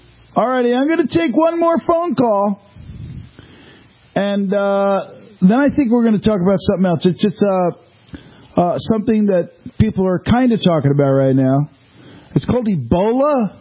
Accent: New York, United States; Now, I'm a New Yorker. I live in New York. I'm in the city every week.

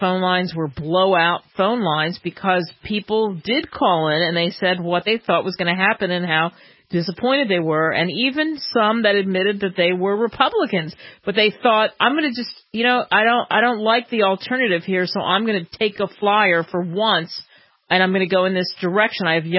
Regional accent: New Jersey, United States; you know, like I come from New Jersey. So, frankly, in my world where I grew up compared to places I've lived

